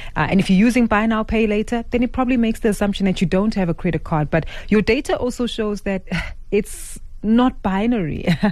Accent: South Africa; Aisha, it sounds to me like we're very curious as South African consumers, right?

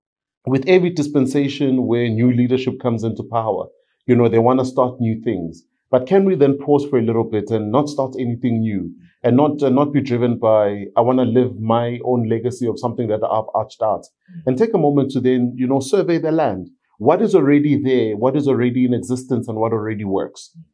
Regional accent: Tembisa, Gauteng, South Africa; I remember in one of the communities that I grew up in Tembisa, it's still there today, but dilapidated

